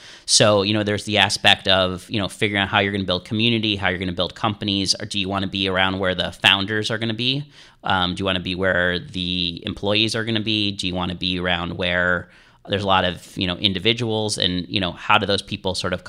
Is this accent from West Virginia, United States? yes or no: no; Cleveland, Ohio, United States; also born or lived in Los Angeles / New York; I grew up in Cleveland, lived in LA for a little bit, lived in New York for a while